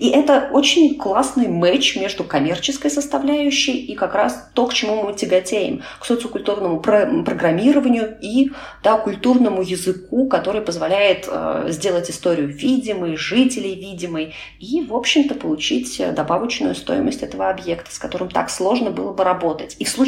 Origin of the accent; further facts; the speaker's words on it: Murmansk Oblast, Russia; born there; also born or lived in White Sea; я родилась на Кольском полуострове, прожила много лет у Белого моря.